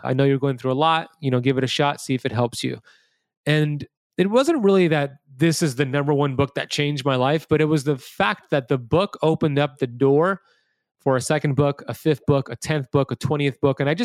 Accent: Miami Beach, Florida, United States; So for me, growing up here in America, born and raised in Miami Beach, Florida, when I grew up here as a kid, I was pretty much left to my own devices.

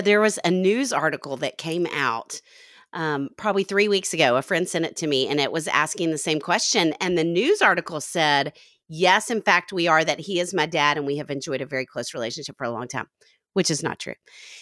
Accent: Little Rock, Arkansas, United States; And I grew up in Little Rock, Arkansas

